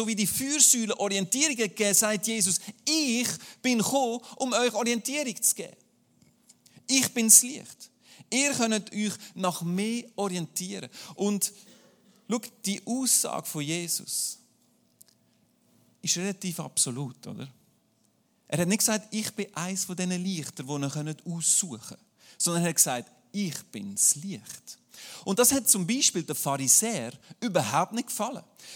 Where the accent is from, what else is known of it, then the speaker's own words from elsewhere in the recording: Aargau, Switzerland; Darum sage ich den Zürcher immer, ja, wir haben Nebel, das ist die Gegenwart von Gott, das ist bei uns im Aargau.